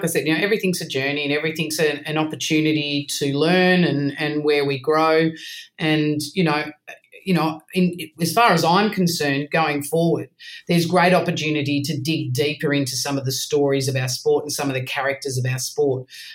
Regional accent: Australia; as an Australian

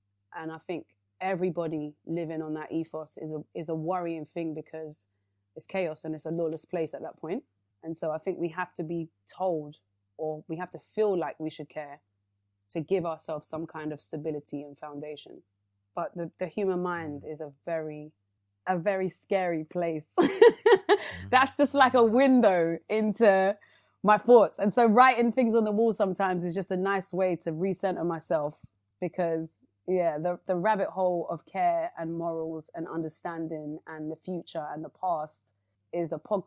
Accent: Tottenham, London, United Kingdom; growing up in Tottenham with three brothers, my mum and my dad, who were born in Nigeria, who raised four kids in England

